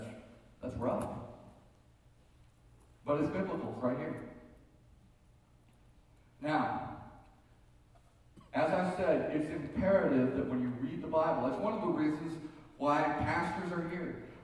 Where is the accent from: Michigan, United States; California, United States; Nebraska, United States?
California, United States; I had a pastor in Texas get all over me because I was from California and we voted in Arnold.